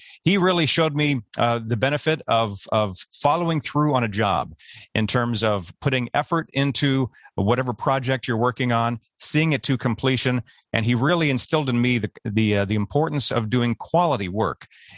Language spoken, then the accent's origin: English; Seattle, Washington, United States; also born or lived in New York State; I grew up mostly in Seattle. When I was a young tot, we were in New York State, but moved out to the West Coast. And I did most of my growing up in the Seattle, Washington area.